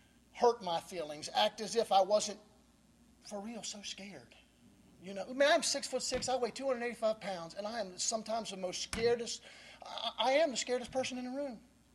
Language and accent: English; Manassas, Virginia, United States; Manassas.